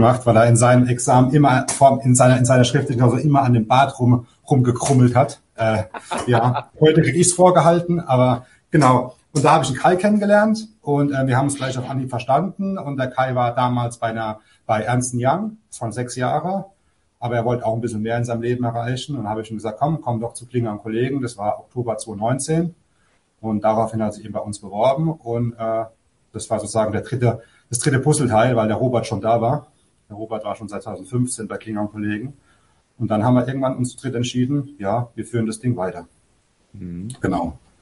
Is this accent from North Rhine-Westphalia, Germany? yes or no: no; Rhineland-Palatinate, Germany; born there